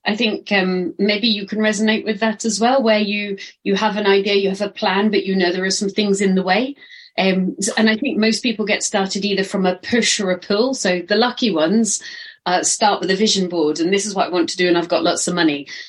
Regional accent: United Kingdom; because I was kind of raised that way, you know, property and we're British and everything.

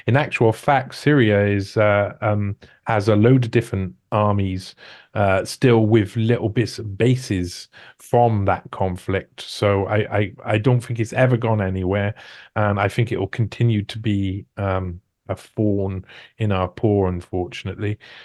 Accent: United Kingdom; as a British person

